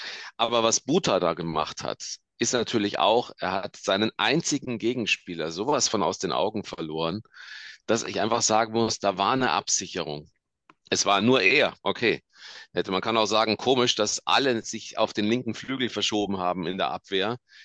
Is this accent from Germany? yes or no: yes; Munich, Bavaria, Germany; um von außen kommend als Münchner zu sagen